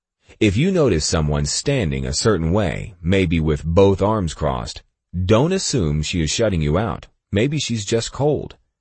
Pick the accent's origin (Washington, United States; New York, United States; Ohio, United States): New York, United States; I was born in New York and raised in an Italian family. I talk fast and loud and with my hands.